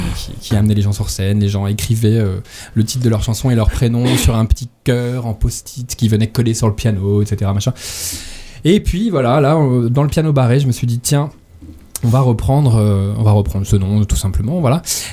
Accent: Paris, Île-de-France, France; même plus qu'à Paris parce que je suis parisien.

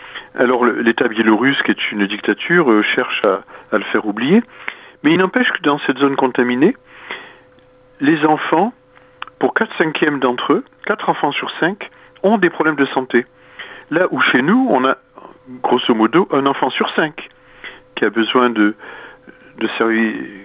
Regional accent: Belgium; en France ou près de chez nous en Belgique

